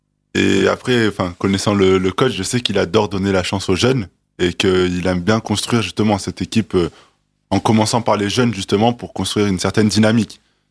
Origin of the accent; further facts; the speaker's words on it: Marseille, Provence-Alpes-Côte d'Azur, France; moi je suis de Marseille, donc c'est sûr, c'est le foot là-bas.